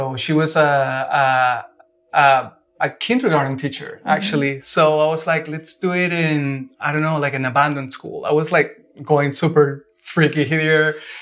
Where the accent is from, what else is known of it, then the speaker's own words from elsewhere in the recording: Venezuela; Well, she's from Colombia, and I'm from Venezuela, but we met in Venezuela.